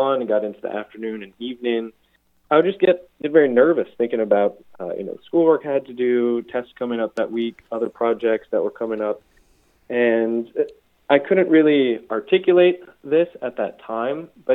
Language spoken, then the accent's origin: English; New Orleans, Louisiana, United States; Growing up in New Orleans, really, I was really immersed in the beauty of the Catholic tradition.